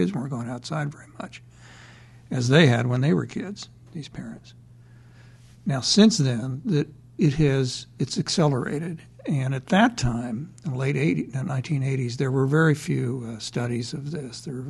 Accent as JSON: {"language": "English", "town": "Kansas City", "country": "United States", "tie": "born or raised there", "said": "Outside of Kansas City, in the suburban edge of Kansas City."}